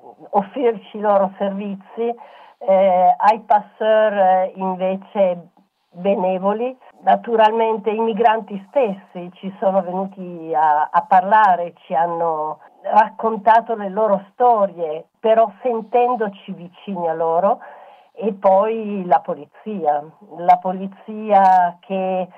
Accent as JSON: {"language": "Italian", "town": "Turin", "region": "Piedmont", "country": "Italy", "tie": "born there", "said": "io ho nata a Torino"}